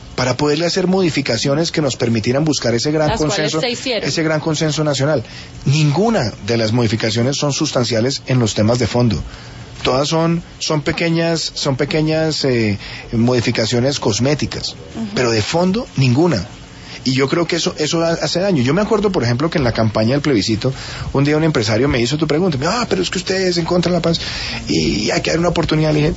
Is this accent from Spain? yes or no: no; Colombia; a mí no me interesa, como colombiano, hacer trizas los acuerdos.